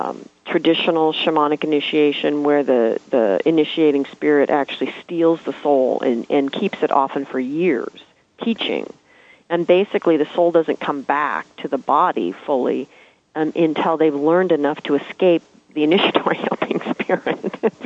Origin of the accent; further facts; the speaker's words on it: United States; because as an American, I was as disconnected from my relations as any other white person straggling around America.